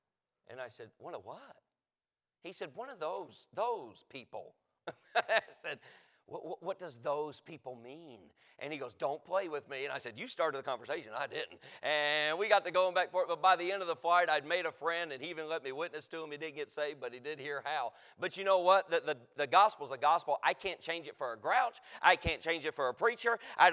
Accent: North Carolina, United States; I'm from the South, and I'm happy to be from North Carolina. We fry everything, like everything.

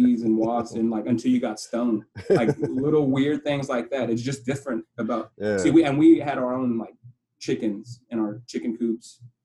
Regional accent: Houston, Texas, United States; also born or lived in Lake Jackson; I grew up mostly in Houston, but I did a lot of back and forth between like the country. So like Lake Jackson.

